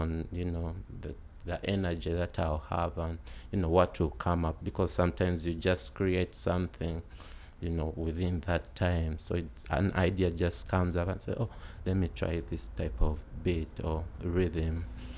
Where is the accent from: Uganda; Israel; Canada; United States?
Uganda; Kampala, Central Region; I grew up in Kampala, Kampala, which is the capital city of Uganda, and I grew up on an estate.